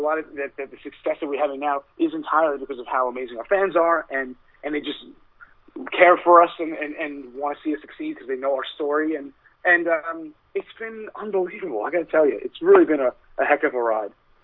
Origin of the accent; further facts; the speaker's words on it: Staten Island, New York, United States; This is what it was like growing up in Staten Island in the 80s.